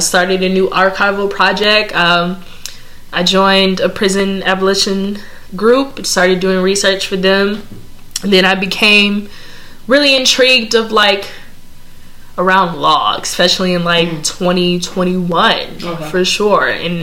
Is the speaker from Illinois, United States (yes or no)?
yes; Chicago, Illinois, United States; And I collect a lot of ebony and jets as a Chicagoan